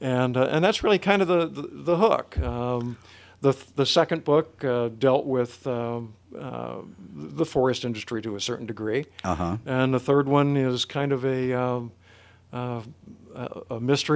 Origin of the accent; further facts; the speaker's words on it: Detroit, Michigan, United States; would take me to J.L. Hudson's in Detroit. I was raised in Detroit, and I could buy a book.